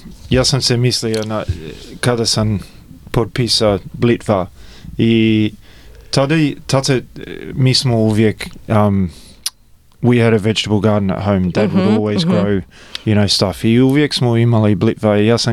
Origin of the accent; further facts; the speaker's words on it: Australia; born there; Croatian is a second language; Ja sam rođen tu u Australiji i apology za moj hrvatsko, jer znaš, you know, ide gore i dole.